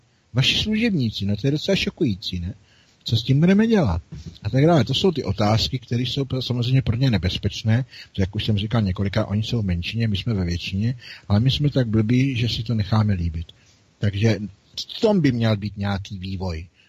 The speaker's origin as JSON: {"language": "Czech", "region": "Bohemia", "country": "Czechia", "said": "a já jsem Čech, ale vůbec mě to nevadí"}